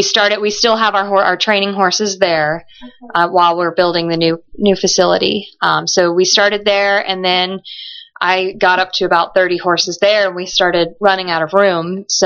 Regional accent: Houston, Texas, United States; I'm from Houston, Texas.

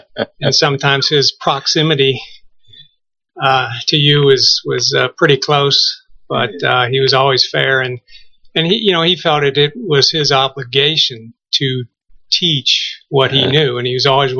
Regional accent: Cincinnati, Ohio, United States; now in Kentucky, United States; Cincinnati.

